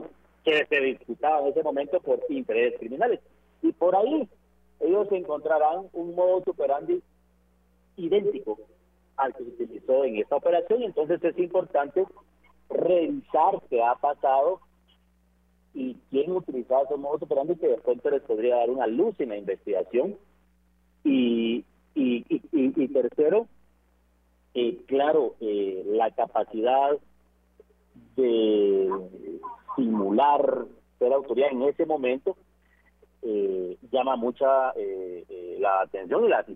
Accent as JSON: {"language": "Spanish", "country": "Guatemala"}